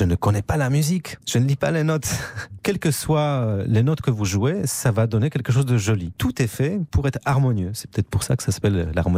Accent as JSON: {"language": "French", "town": "Warsaw", "region": "Masovian Voivodeship", "country": "Poland", "tie": "born or raised there", "moved": "yes", "lives_now": "France", "said": "j'ai grandi en Pologne, je suis né à Varsovie, je suis arrivé avec mon harmonica en France"}